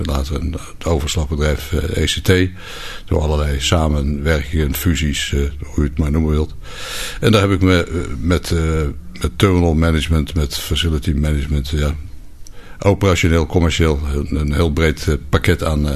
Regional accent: Rotterdam, South Holland, Netherlands; born there; now in Capelle aan de IJssel, Netherlands; Ik ben in Rotterdam geboren.

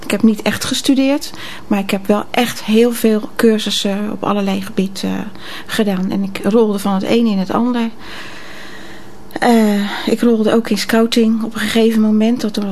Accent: Rotterdam, South Holland, Netherlands; Ik ben een echte Rotterdamse.

